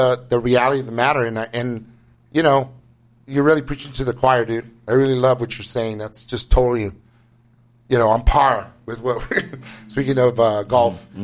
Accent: Los Angeles, California, United States; like I grew up in East L.A., that sound like a person from East L.A.

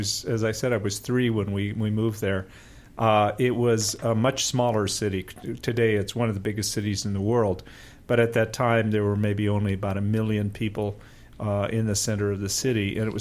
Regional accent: Santa Paula, California, United States; I was born in Santa Paula, California, which is right up here in Ventura County, adjacent to this county. And I pretty much grew up here.

